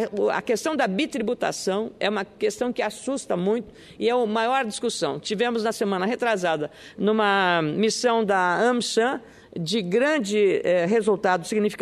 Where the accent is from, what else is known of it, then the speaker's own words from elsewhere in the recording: Rio Grande do Sul, Brazil; eu falo aí como Gaúcha